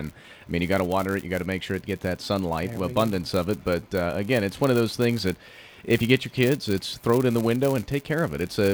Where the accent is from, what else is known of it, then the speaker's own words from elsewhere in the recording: Fort Collins, Colorado, United States; I come from Fort Collins. It's not a whole lot of, well, actually, CSU is very ag oriented, but not a whole lot of ag like it would be out here.